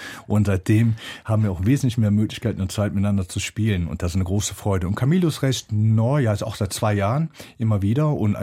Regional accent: Aachen, North Rhine-Westphalia, Germany; Kann man nicht überhören. Ich komme aus Aachen, genau.

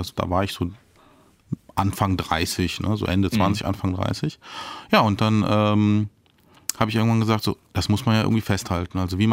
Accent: Düsseldorf, North Rhine-Westphalia, Germany; Ich bin ja eigentlich Düsseldorfer und habe da studiert.

